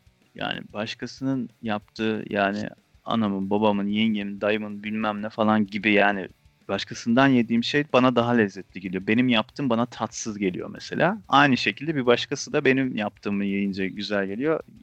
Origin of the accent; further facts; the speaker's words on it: Trabzon, Turkey; Şimdi biz fakirler tabii. Yani biz Trabzon'dan.